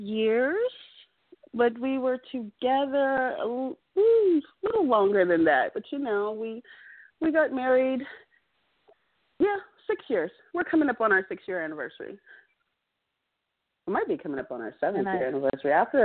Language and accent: English; California, United States; moved away as an adult; now in Scottsdale, United States; I was actually born in the Midwest. I was raised in California, and I love California. I'm from that Bay Area, San Francisco, Oakland area. And after I finished school at age 18, 19, I wanted to travel.